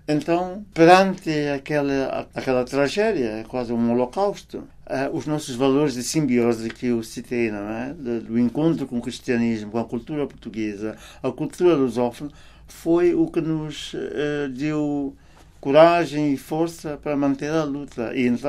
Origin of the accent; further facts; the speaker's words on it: Timor-Leste; aquilo que nos define, por exemplo, agora como timorenses, né?